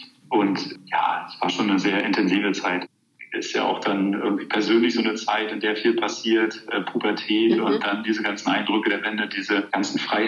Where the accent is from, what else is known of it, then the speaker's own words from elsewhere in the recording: Finken, Mecklenburg-Vorpommern, Germany; also born or lived in Röbel; ich bin 1979 in Rögel an der Müritz geboren. Das ist im schönen Mecklenburg-Vorpommern in der Mecklenburgischen Seenplatte. Und aufgewachsen bin ich in einem kleinen Dorf in dem Altkreis Rögel, das heißt Finken.